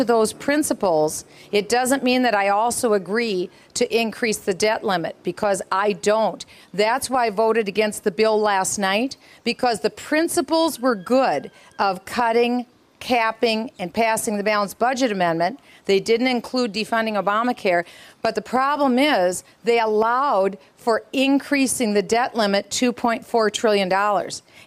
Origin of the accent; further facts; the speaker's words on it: Waterloo, Iowa, United States; also born or lived in Cedar Falls, Iowa; I want to take that same common sense voice that I learned growing up in Waterloo and Cedar Falls, Iowa.